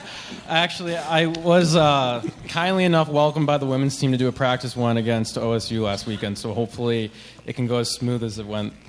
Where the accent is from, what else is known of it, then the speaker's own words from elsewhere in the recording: St. Louis, Missouri, United States; Well, I mean, to start, yeah, I'm from St. Louis. I played hockey up in New York. I did school in Chicago